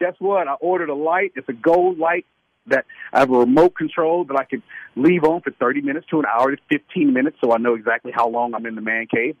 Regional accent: Kansas City, Missouri, United States; And I look so forward to experiencing a new venue in my hometown.

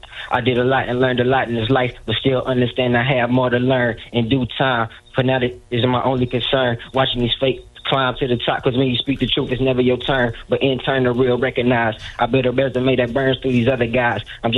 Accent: Greensboro, North Carolina, United States; I'm from Greensboro, North Carolina.

